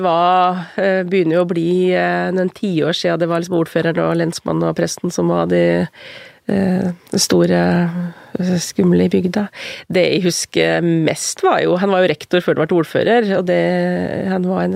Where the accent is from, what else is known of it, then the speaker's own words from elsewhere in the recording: Kvam, Innlandet, Norway; Jeg har vokst opp I Kvam, som I Little Bygden, midt I Gudbrandsdalen, rett nede ved E6 og jernbanen og Gudbrandsdalslaugen, bodde et steinkast unna.